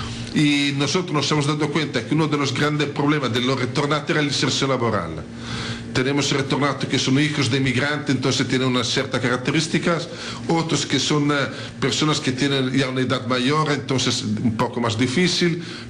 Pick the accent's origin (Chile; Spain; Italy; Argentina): Italy; Spanish is a second language; now in Peru; yo también soy italiano, soy un inmigrante en el Perú desde 10 años.